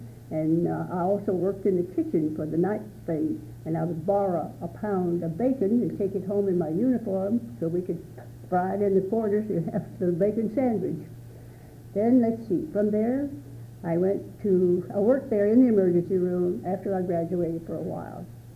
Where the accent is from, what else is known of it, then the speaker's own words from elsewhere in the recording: Minden, Louisiana, United States; also born or lived in Stamps, Arkansas / Calhoun, Louisiana / Jonesboro, Louisiana; I was born in Stamps, Arkansas, on the date which he just gave. Lived there until I was 3 years old, and then we moved to Minden, Louisiana, where I went to elementary school